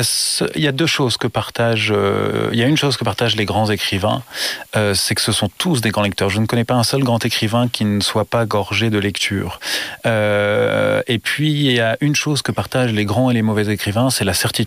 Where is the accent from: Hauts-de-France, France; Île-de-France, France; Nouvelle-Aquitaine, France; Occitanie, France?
Hauts-de-France, France; Amiens; Non, je suis originaire d'Amiens et je suis devenu hockeyeur par tropisme familial